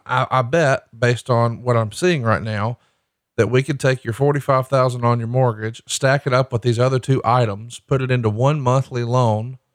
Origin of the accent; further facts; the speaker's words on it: Alabama, United States; But again, I'm a hillbilly from Alabama, a white dude.